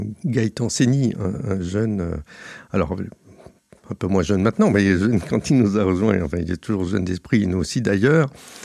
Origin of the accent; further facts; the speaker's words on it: Brussels, Brussels-Capital Region, Belgium; Enfin, moi, je ne suis pas belge, mais ce n'est pas grave, mais je suis bruxellois, j'ai toujours vécu à Bruxelles.